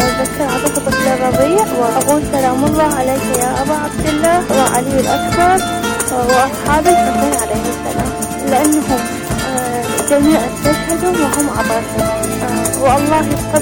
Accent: Iraq; من العراق.

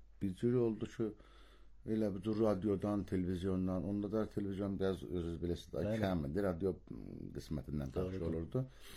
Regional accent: East Azerbaijan, Iran; Pəkəçinliyəm. Besab Əhər Sərihanda Əhərin qədim yolu deyərlər, Pəkəçin var orada. Orada anadan olmuşam.

